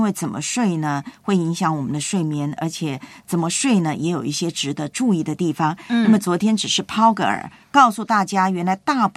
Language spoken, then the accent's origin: Chinese; Taiwan; 我每次呢要离开我的老家台湾的时候呢，